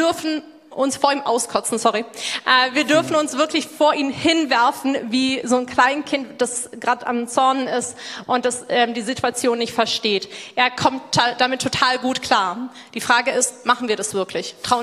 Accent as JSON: {"language": "German", "country": "Zambia", "said": "zur genau gleichen Uhrzeit, weil wir keine Zeitverschiebung haben, sind Christen bei uns zu Hause in Sambia dabei, beten das gleiche Vaterunser, beten die Psalmen wie ihr"}